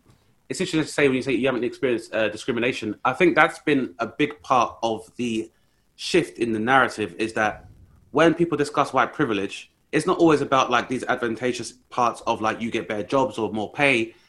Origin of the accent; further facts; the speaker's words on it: London, United Kingdom; moved away; also born or lived in West Yorkshire; I grew up in London, but when I moved to the north, I was just in West Yorkshire. So I wasn't even like in Scotland. I'm in West Yorkshire where my family live.